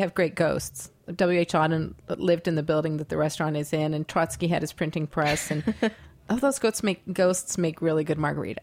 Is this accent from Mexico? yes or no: yes; Mexico; So I grew up in Mexico